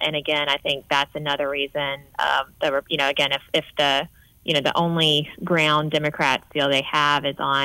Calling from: Montgomery, Alabama, United States; You know, I'm calling in from Montgomery, and here in Montgomery, just in the past few months, crime has increased exponentially

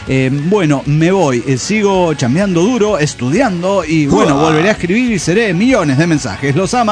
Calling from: Rosario, Santa Fe, Argentina; Soy la sacerdotisa de Millacal de Rosario, Argentina.

